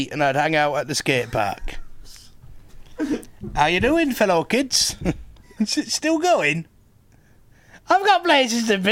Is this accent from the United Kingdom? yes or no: yes; Scotland, United Kingdom; I'm from Scotland.